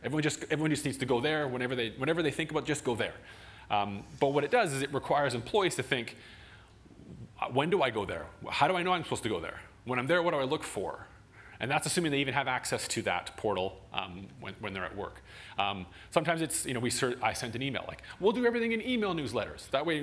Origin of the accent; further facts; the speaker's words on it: Vancouver, British Columbia, Canada; So I'm from Vancouver, I live in Canada.